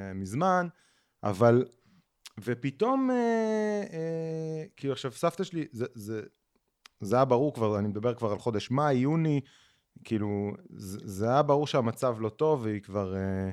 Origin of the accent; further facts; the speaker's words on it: Haifa, Haifa District, Israel; also born or lived in Nesher; גדלתי בחיפה, כאילו גדלתי בנשר, אחרי זה בחיפה